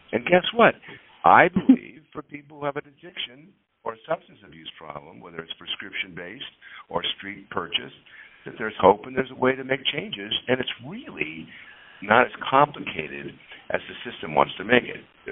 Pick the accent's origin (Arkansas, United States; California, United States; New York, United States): California, United States; San Diego; and I grew up in San Diego